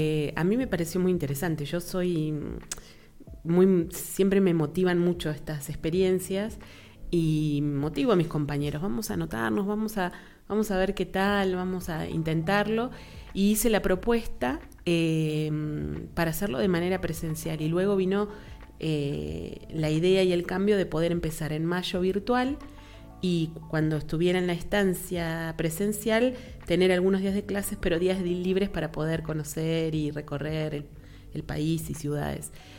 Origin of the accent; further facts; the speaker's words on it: Río Gallegos, Santa Cruz, Argentina; moved away as an adult; also born or lived in Trelew; yo soy nacida en la Patagonia de Argentina, ¿sí? Nací en Trelew, me crié en Río Gallegos, que es una ciudad muy al sur, ¿sí? Casi cayéndonos del mapa de Argentina